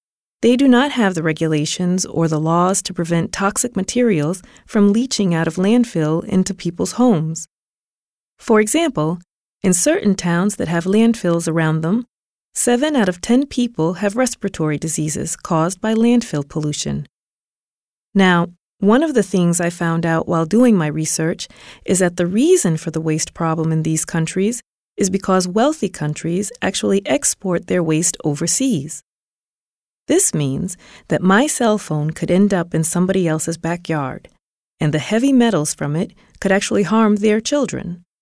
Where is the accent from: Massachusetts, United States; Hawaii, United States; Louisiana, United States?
Massachusetts, United States; I'm from Massachusetts.